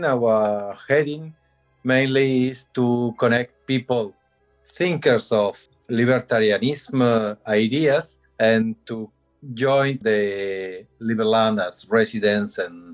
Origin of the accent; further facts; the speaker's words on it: La Palma, Canary Islands, Spain; I am originally from La Palma, yes.